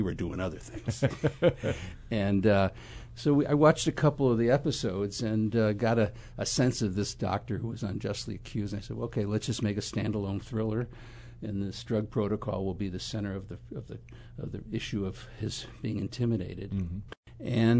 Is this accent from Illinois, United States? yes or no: yes; Chicago, Illinois, United States; Harrison's from Chicago. I'm from Chicago.